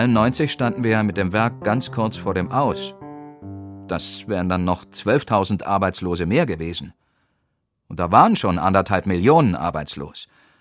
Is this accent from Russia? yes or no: no; Bitterfeld, Saxony-Anhalt, Germany; ich komme aus Bitterfeld und lebe hier auch seit 60 Jahren.